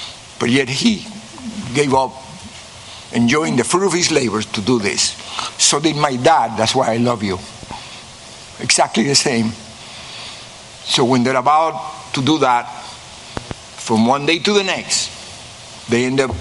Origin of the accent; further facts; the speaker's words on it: Cuba; telling him about I came from Cuba and all, blah, blah, blah.